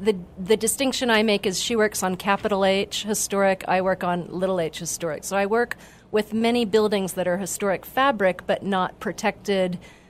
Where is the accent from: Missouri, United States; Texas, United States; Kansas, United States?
Texas, United States; San Antonio; now in El Paso, United States; I'm from San Antonio, but I've been here 22 years, so I'm from here now.